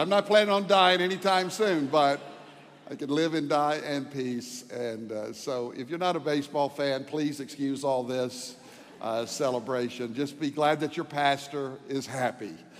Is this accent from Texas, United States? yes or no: yes; Fort Worth, Texas, United States; And then we moved back to Fort Worth, my hometown.